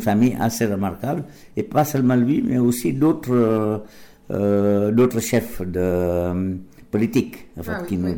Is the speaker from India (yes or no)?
yes; Gujarat, India; first language Gujarati; French is a second language; Ma langue maternelle, qui est en réalité de Gujarat, le Gujarati.